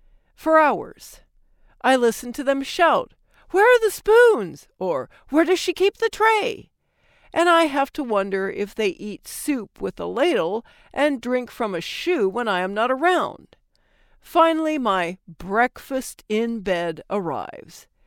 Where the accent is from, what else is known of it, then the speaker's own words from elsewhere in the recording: England, United Kingdom; I'm English, and as the cliché goes, I drink a lot of tea, scalding hot, strong and with milk, but not stewed or milky.